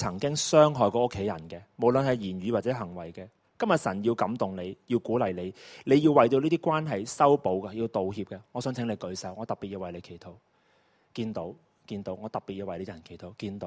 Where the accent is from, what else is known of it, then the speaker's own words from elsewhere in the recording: China; 我哋中国人都好怕嘅，特别弟兄仲更加难。